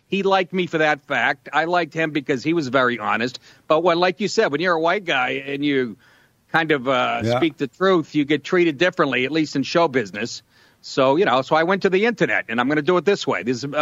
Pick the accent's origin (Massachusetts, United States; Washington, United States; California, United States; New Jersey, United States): Massachusetts, United States; Boston; I'm a Patriots fan. I grew up in Boston, so I have mixed feelings.